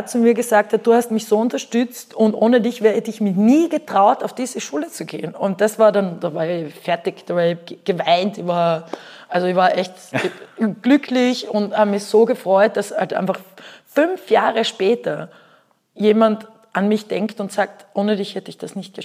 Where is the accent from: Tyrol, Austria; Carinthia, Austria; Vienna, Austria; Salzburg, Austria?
Carinthia, Austria; Ich bin auf einem Bauern, am Schweinebauernhof in Kärnten aufgewachsen.